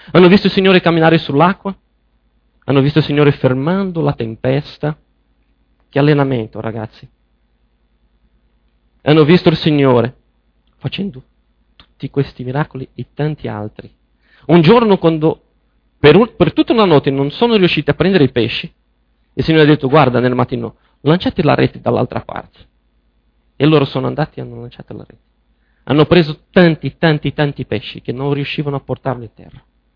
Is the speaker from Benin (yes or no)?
no; Brazil; volevo, da buon brasiliano, volevo parlarvi oggi di calcio anche, sia perché mi manca il Brasile